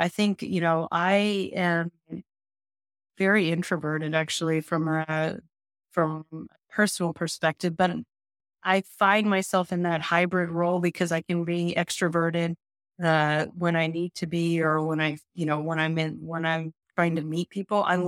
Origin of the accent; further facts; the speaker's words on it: United States; I grew up in America, was born and brought up as an American, but I have an Indian heritage.